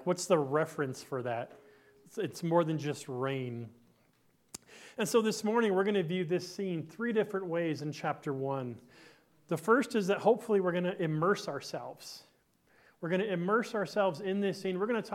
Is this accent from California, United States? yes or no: yes; Hollywood, California, United States; born there; I was born in Hollywood.